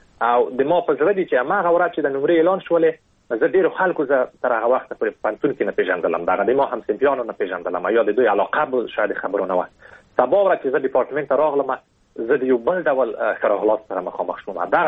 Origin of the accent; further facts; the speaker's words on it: Afghanistan; زه د افغانستان یم،